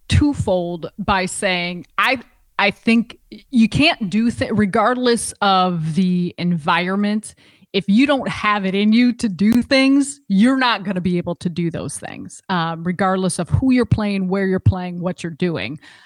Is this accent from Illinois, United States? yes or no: yes; Chicago, Illinois, United States; Like I grew born and raised in Chicago, grew up in Chicago